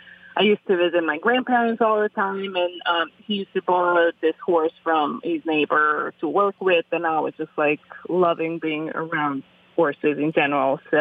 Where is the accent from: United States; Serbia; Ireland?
Serbia; So it started in Serbia, the town where I'm born.